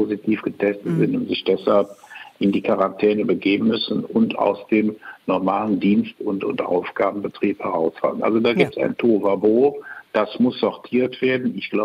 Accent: North Rhine-Westphalia, Germany; Ich komme ja bekanntermaßen aus dem Bundesland Nordrhein-Westfalen

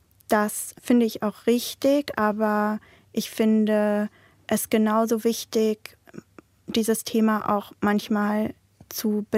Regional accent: Münster, North Rhine-Westphalia, Germany; ja, ich komme aus Münster, auch da, wo der Verlag seinen Sitz hat.

